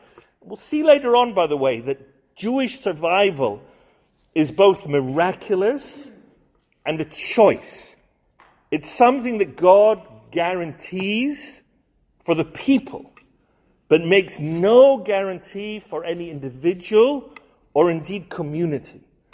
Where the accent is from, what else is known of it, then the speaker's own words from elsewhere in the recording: Scotland, United Kingdom; I come from Scotland.